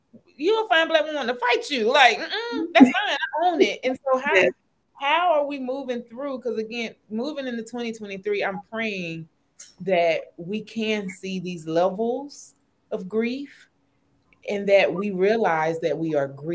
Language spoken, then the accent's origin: English; the South, United States; I grew up in the Baptist Black church in the South.